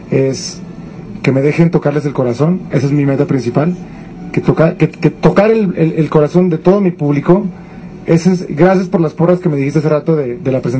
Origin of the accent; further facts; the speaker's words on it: Aguascalientes, Mexico; also born or lived in Querétaro; vengo de la ciudad de Aguascalientes. Nací en la ciudad de Querétaro, pero me registraron desde muy niño a la ciudad de Aguascalientes.